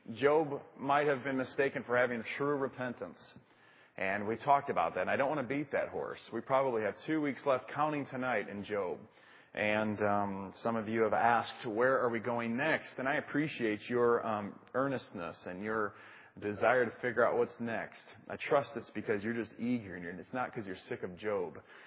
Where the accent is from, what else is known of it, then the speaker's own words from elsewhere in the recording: Wisconsin, United States; But my silly self, I'm from Wisconsin.